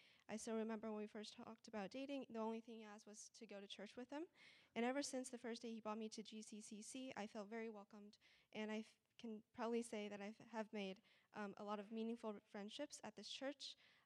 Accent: Taiwan; And then I came to D.C. for college, and then COVID hit, and then I was back in Taiwan again

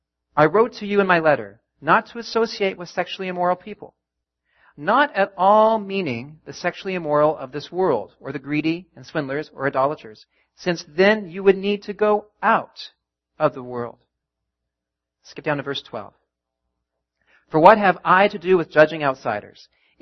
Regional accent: Canada; I am Canadian and American, grew up in Canada.

